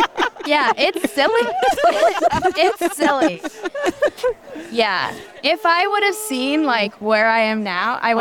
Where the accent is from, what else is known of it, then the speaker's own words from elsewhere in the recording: Omaha, Nebraska, United States; And I grew up in Omaha, Nebraska.